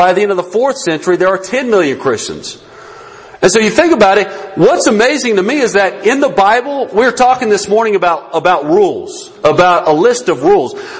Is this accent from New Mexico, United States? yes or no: yes; New Mexico, United States; I was at UNM for a while, lived in UNM or Albuquerque, lived at Santa Fe for a while, born and raised in New Mexico